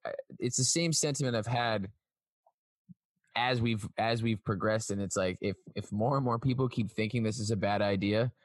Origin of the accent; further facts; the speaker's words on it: Massachusetts, United States; And obviously, you and I growing up in Mass and being Celtics fans